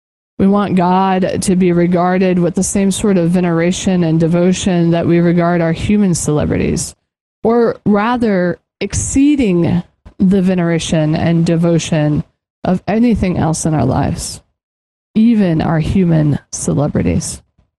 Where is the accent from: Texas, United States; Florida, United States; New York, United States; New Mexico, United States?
New Mexico, United States; Albuquerque; my hometown, Albuquerque, is riddled with celebrities now that it's become a popular filming location.